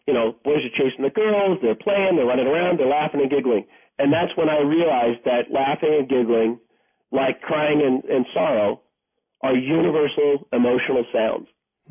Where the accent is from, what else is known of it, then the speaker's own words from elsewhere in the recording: East Coast, United States; I'm from the East Coast, and I know that.